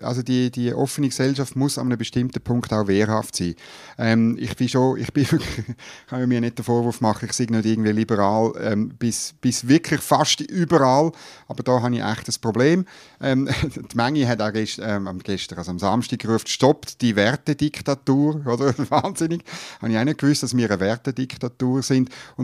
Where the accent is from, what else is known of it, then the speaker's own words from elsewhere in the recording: Switzerland; Ich glaube wirklich, jetzt wir als Schweizer, wir müssen da genauer anschauen.